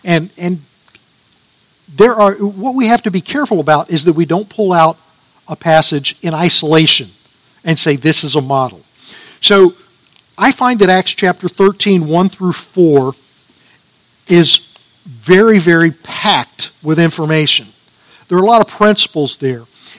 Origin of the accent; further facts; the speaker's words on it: Austin, Texas, United States; I grew up in Austin, and when I moved away from Austin, they had a population of 250,000, and I thought it was a big city.